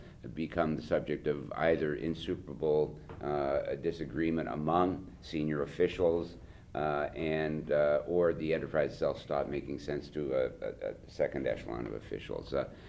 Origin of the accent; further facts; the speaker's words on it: Canada; I'm Canadian, so I'll say you guys